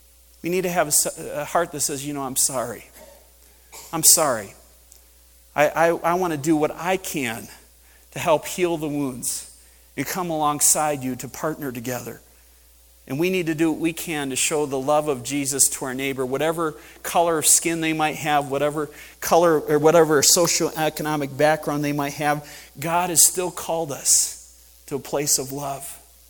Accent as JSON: {"language": "English", "town": "Mount Pleasant", "region": "Michigan", "country": "United States", "tie": "born or raised there", "said": "You know, I grew up in Mount Pleasant, Michigan. It was a college town, so we had a little bit of diversity."}